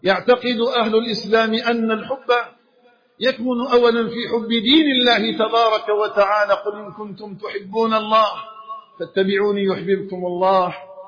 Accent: Algeria; اللهم اجعل بلدنا الجزائر آمنا مطمئنا

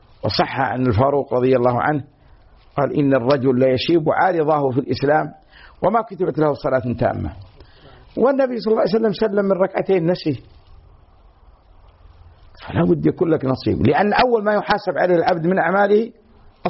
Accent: Saudi Arabia; now in Kuwait; الجرائد عندنا بالسعودية

